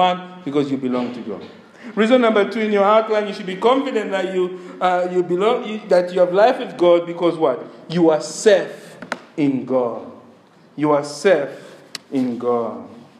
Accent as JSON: {"language": "English", "country": "Zambia", "tie": "born or raised there", "said": "When I was young, growing up in Zambia, there's a song we had."}